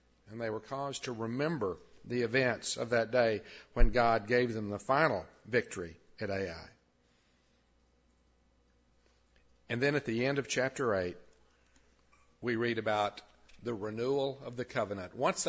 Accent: Texas, United States; One of my favorite places, because I'm a Texan, is the Alamo.

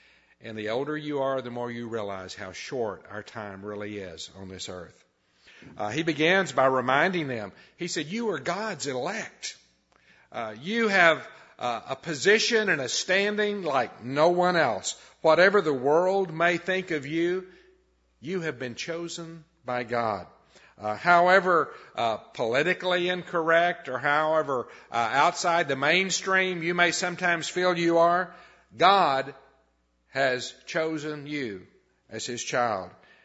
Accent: United States; where are you from? And we would say, well, we're from America.

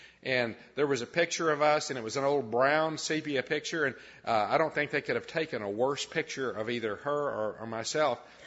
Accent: United States; where are you from? And we would say, well, we're from America.

